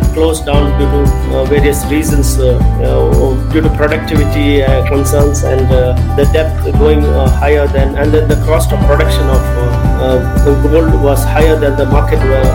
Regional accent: Kolar Gold Fields, Karnataka, India; I was brought up in Kolar Gold Fields, which is a town 100 kilometers away from Bangalore.

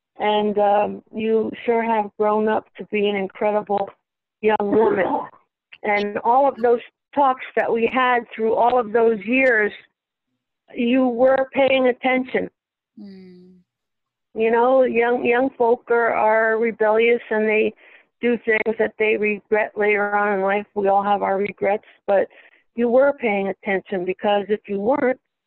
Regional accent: Bethlehem, Pennsylvania, United States; born there; now in Biloxi, United States; I was born in Bethlehem, Pennsylvania in 1947. And let's see, today we are living in Biloxi, Mississippi. We retired down here.

